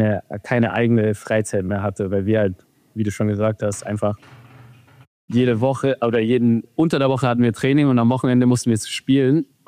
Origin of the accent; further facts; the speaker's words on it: Zirndorf, Bavaria, Germany; also born or lived in Nuremberg; ich wurde zwar in Nürnberg geboren, bin aber dann in Zirndorf auch aufgewachsen.